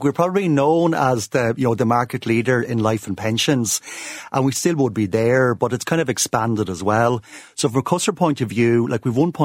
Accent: Curracloe, Leinster, Ireland; No, I grew up in Curraghclough in Wexford, so I had Ireland's nicest beach at my doorstep, which was lovely.

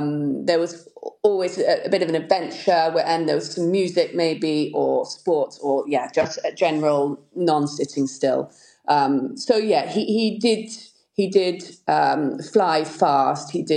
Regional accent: Silverstone, East Midlands, United Kingdom; also born or lived in Ireland; I always remind people we're really gypsies at heart. I was born in Ireland in the old Coombe, I think quickly moved over to the UK, and then, you know, around kind of Silverstone area.

